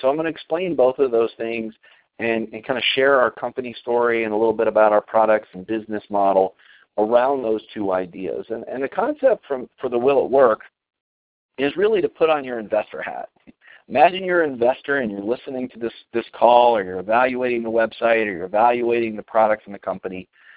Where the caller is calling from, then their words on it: Colorado, United States; I'm calling in from Colorado this evening.